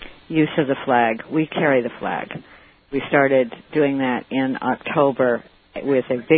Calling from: New Hampshire, United States; I'm calling from New Hampshire.

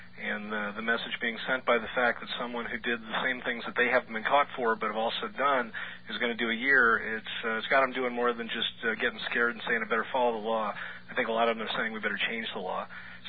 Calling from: Manhattan, New York, United States; Hi. I'm calling from Manhattan.

